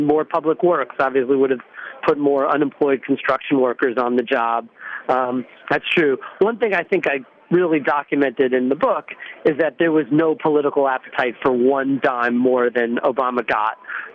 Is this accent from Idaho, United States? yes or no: no; New York, United States; A connection from the Long Island Railroad to Grand Central, where I grew up in Long Island